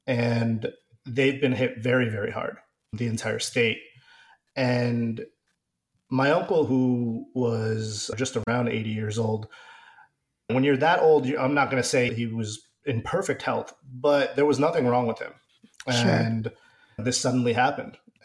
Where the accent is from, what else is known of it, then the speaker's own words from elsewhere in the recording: India; born there; I was born in India, so the A is not actually relevant to me.